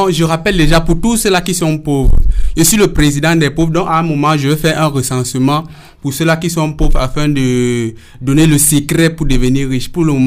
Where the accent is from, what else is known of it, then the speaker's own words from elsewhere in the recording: West, Cameroon; je suis originaire de l'ouest de Cameroun et je me retrouvais ici, je vais dire par chance.